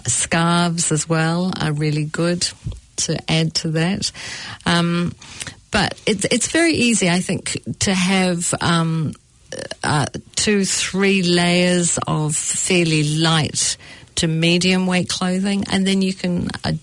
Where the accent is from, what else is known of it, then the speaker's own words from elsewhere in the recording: New Zealand; we come from New Zealand where we produce the sheep, the wool.